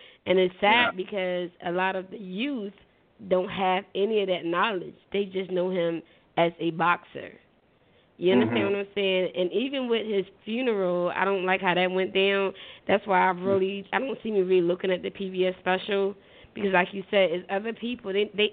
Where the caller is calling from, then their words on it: Philadelphia, Pennsylvania, United States; I'm calling from Philadelphia.